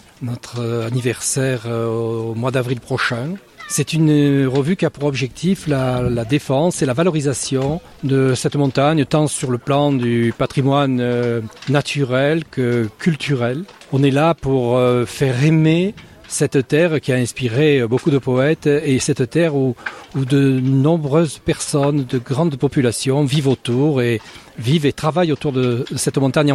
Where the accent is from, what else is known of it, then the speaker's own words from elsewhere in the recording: Carpentras, Provence-Alpes-Côte d'Azur, France; born there; now in Paris, France; je suis né à Carpentras, devant cette haute montagne. Et je suis parti de Carpentras